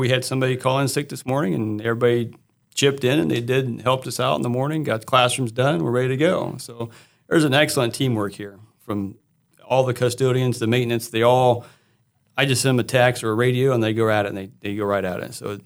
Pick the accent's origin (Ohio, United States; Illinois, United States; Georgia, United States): Ohio, United States; Ohio City; I grew up in Ohio City, and that's where I came from.